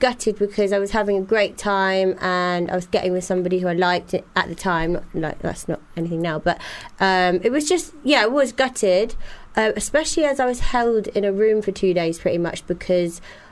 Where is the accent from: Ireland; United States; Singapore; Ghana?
Singapore; born there; Or I'll also mention things like my upbringing, where I was born in Singapore, boarding school and then the TV shows